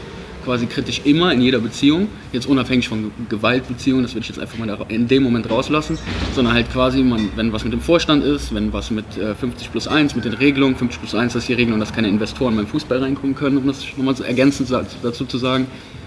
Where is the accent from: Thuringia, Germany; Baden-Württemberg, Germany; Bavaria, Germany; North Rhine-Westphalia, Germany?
North Rhine-Westphalia, Germany; Cologne; ich komme aus Kalk